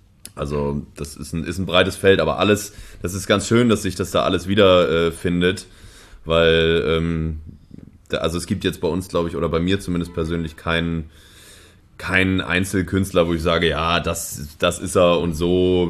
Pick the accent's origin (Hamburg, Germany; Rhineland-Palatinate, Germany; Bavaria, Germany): Hamburg, Germany; Also, ich bin ja Hamburger und Berlin, also ich mochte Berlin nicht so richtig, bin nie warm geworden mit der Stadt